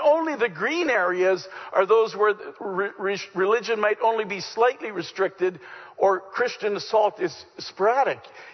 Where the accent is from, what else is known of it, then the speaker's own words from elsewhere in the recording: Saskatchewan, Canada; when I was a kid, growing up in Saskatchewan, we were introduced to a brand new ethnic food.